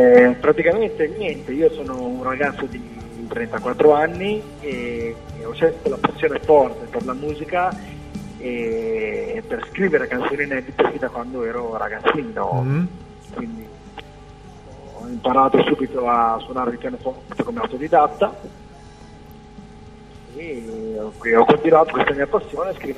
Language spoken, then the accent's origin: Italian; Copertino, Apulia, Italy; now in Reggio Emilia, Italy; io sono di Reggio Emilia, quindi abito a Reggio Emilia, perché in verità sono di Copertino, Lecce